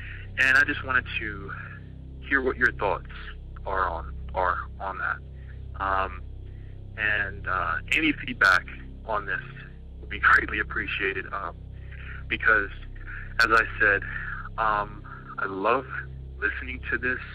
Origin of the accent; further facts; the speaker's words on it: Newark, Delaware, United States; I'm from Newark, Delaware.